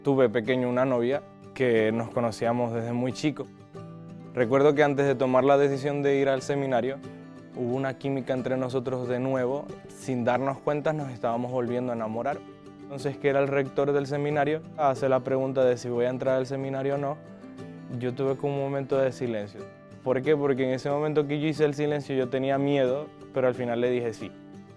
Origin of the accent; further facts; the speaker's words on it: Venezuela; vengo de Venezuela. Desde muy pequeño participaba en todo